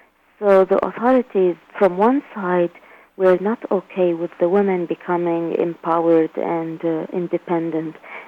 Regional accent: Baghdad, Baghdad Governorate, Iraq; moved away as an adult; I was born in Baghdad, and I lived most of my life in Baghdad. Most of my education I got in Baghdad. I worked as an architect there. Then I obtained my master's in Baghdad. And in the year 1993, I traveled

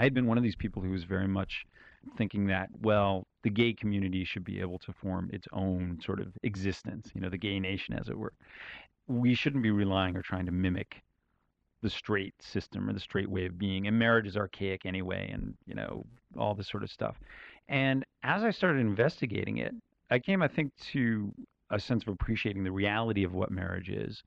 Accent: United States; He's from Indonesia, I'm from the United States.

